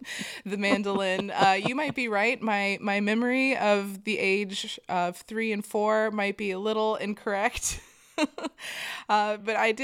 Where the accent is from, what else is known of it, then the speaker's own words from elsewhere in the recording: Kentucky, United States; I was born and raised in Kentucky, and my parents, though neither are professional musicians, they both have amazing ears